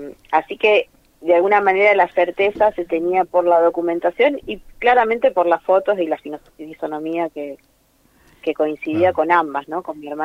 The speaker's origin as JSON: {"language": "Spanish", "region": "Córdoba", "country": "Argentina", "tie": "born there", "said": "Nací en el año 73 en Córdoba, en la Clínica del Niño"}